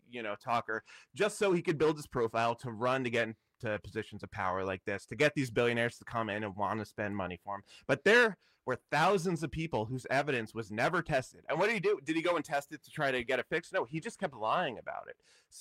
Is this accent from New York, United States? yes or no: no; Washington, District of Columbia, United States; And I can say that because I'm from Washington D.C. and you can see those people